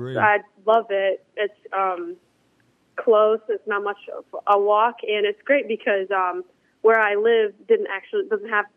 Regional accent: Clinton, Michigan, United States; I'm actually from Clinton. Oh. I was born and raised there.

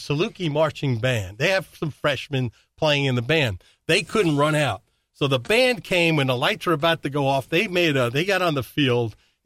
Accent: New York, United States; And I grew up in Long Island, and I watched Walt Frazier win championships for the Knicks.

